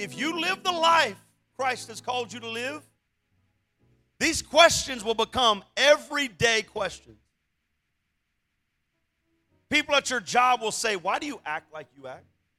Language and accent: English; San Antonio, Texas, United States; born there; Well, I was born in San Antonio